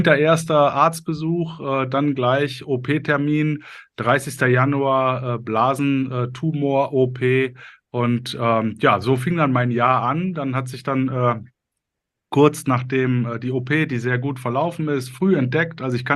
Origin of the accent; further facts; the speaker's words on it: Cologne, North Rhine-Westphalia, Germany; ich habe das Buch veröffentlicht als Kölsche Jung